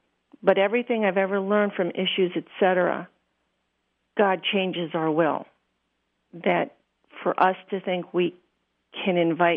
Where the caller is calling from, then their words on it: Albany, New York, United States; I'm calling from Albany, New York.